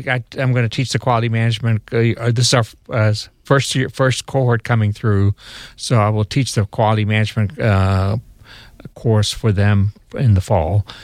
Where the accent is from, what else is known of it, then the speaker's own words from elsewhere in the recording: Jacksonville, Florida, United States; So I'm a local guy. I grew up here in Jacksonville. I went to Terry Parker High School. After graduating from Terry Parker, I went to UF in Gainesville.